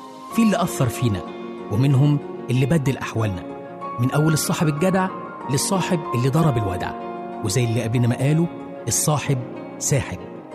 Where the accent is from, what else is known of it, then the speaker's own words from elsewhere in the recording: Egypt; عموما احنا كمصريين عرفنا ناخد طرنا